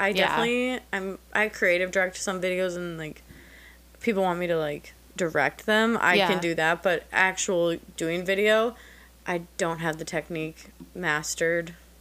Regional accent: Minneapolis, Minnesota, United States; I don't really miss Minneapolis, my hometown, anymore

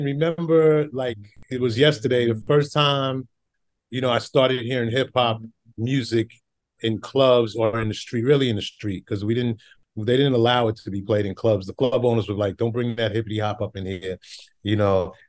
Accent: Brooklyn, New York, United States; born there; I was born in Brooklyn, and there's all types of music that's around us in Brooklyn, of course, Caribbean music. My family is from Trinidad and, you know, in the South.

